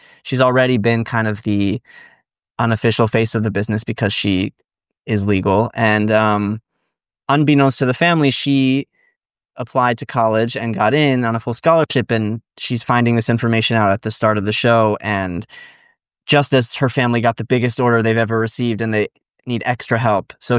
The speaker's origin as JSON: {"language": "English", "town": "Miami", "region": "Florida", "country": "United States", "tie": "born or raised there", "said": "I grew up in Miami, in Florida."}